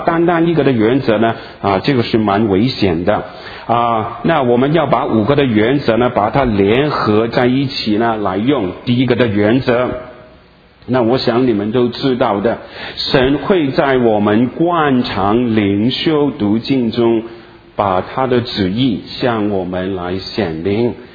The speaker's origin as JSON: {"language": "Chinese", "region": "Guangdong", "country": "China", "said": "我广东人，饮茶吃饭"}